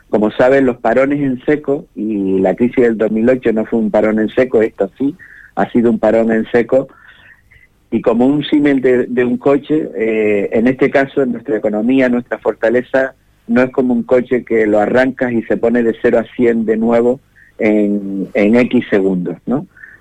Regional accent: Canary Islands, Spain; como canarios y canarias

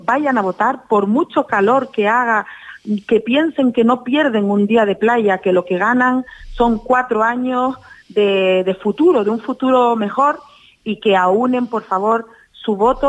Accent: Canary Islands, Spain; soy más canaria que el gofio

